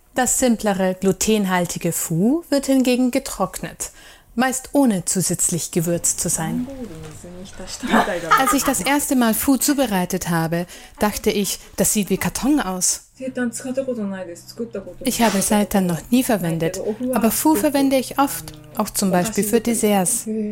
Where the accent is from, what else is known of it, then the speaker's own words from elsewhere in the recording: Niigata, Japan; German is a second language; now in Germany; Das ist aus meiner Heimat, Niigata.